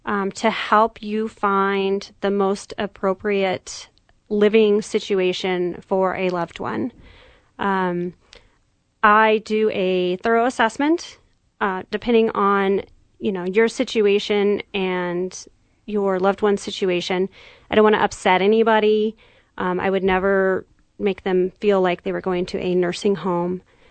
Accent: Albuquerque, New Mexico, United States; also born or lived in Las Cruces; I am a native New Mexican. I was born in Las Cruces, but have lived in Albuquerque since elementary school. Grew up skiing, playing soccer.

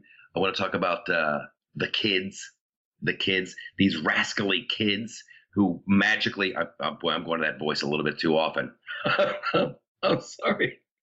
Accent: Ohio, United States; However, I grew up in Ohio.

